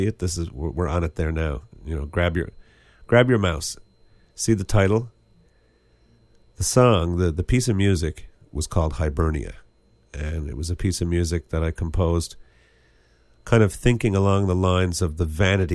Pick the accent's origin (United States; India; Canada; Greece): Canada; Newfoundland and Labrador; I'm a Newfoundlander. I'm left-handed. I'm blind.